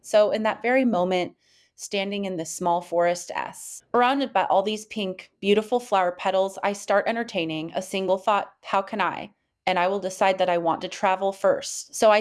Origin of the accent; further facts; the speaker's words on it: Germany; English is a second language; I grew up in Germany. I moved to a small town when I was a child, the type of small town where even 10 years later, people still consider you to be an outsider.